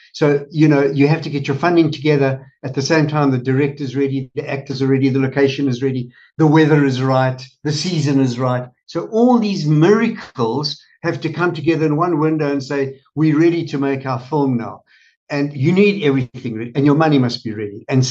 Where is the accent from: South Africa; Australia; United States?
South Africa; that was very unfortunate for me as a South African to sit here